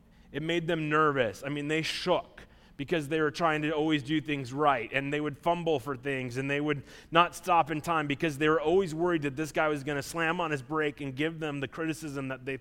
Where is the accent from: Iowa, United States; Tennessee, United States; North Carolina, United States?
Iowa, United States; I grew up in Iowa where you could get your permit at 14 and you could take driver's ed at like early 15.